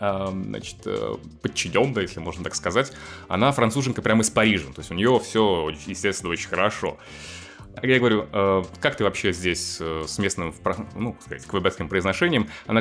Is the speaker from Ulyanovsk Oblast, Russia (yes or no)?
yes; Ulyanovsk, Ulyanovsk Oblast, Russia; moved away as an adult; now in Canada; я сам из Ульяновска, соответственно, то есть 30 лет никуда не выезжая прожил в Ульяновске, и потом просто херракс вот так и в Канаде, и тоже особо никуда не выезжая, скажем так.